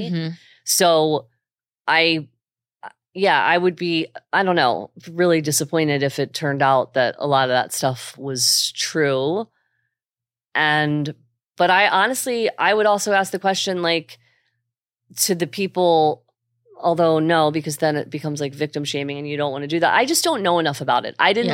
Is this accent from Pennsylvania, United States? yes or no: yes; Philadelphia, Pennsylvania, United States; I'm from Philly. So it's like where I grew up in like normal.